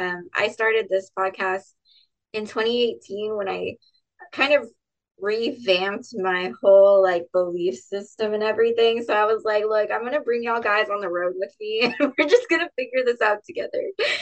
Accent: the South, United States; Because I'm also from the South.

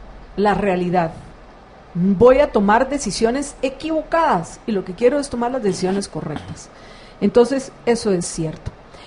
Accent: Guatemala; más que Guatemala, somos los guatemaltecos.

